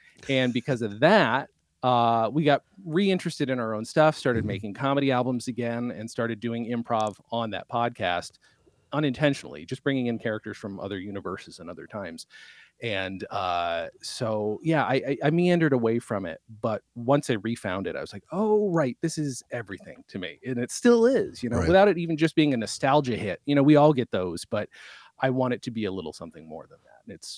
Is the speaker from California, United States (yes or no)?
no; New York, United States; also born or lived in England / Germany; So I grew up in upstate New York for the most part. Mm-hmm. My parents were both in the military, so we went all over the place. I was born in England, went to Germany, but then set